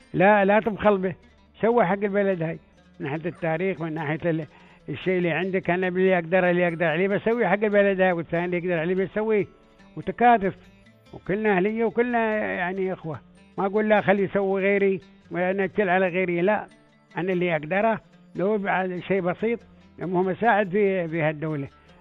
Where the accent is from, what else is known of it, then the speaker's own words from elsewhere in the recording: United Arab Emirates; احنا تراثنا يعني معروف، لهجتنا وحده يعني، وعاداتنا وحده